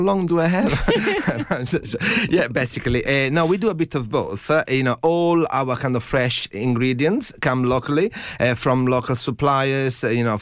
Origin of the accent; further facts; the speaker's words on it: Sicily, Italy; So I grew up in Sicily with the smell of freshly baked goods, things homemade on the premises in front of your eyes